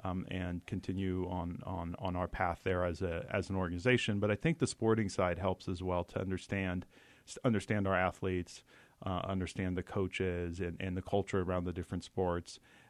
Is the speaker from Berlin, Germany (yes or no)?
no; Garmisch, Bavaria, Germany; now in United States; I grew up in Germany. My dad was a U.S. Army officer, and we were stationed in Garmisch, Germany.